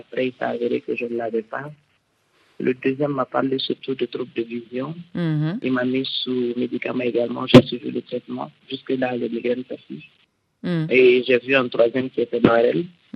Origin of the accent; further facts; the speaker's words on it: Bamako, Mali; je viens de Bamako